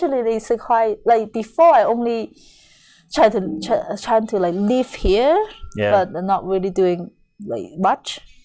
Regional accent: Hong Kong; I'm from Hong Kong.

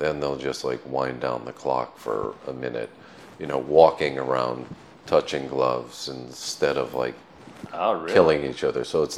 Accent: United States; now in Egypt; as a foreigner, and particularly as an American, you're usually, people are curious

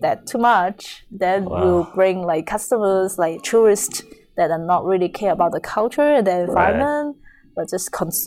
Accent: Hong Kong; I'm from Hong Kong.

